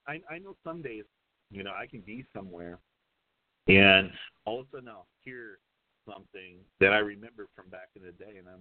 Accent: Albion, United States; Growing up in Albion at the time was the greatest time to grow up.

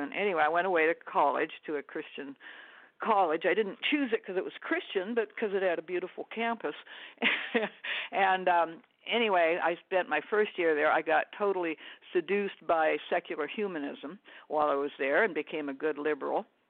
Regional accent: Seattle, Washington, United States; Oh, well, I grew up in West Seattle, and a fairly normal middle-class family.

